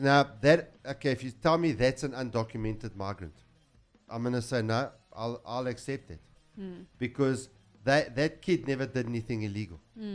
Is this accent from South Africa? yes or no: yes; South Africa; I'm disgusted and I'm ashamed to say that I'm a South African